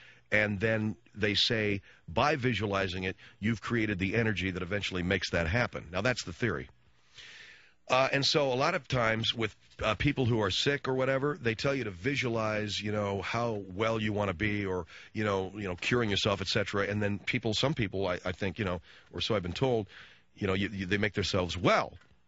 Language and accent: English; Arcadia, California, United States; Why, when I grew up in Arcadia, California, I used to throw rocks through the...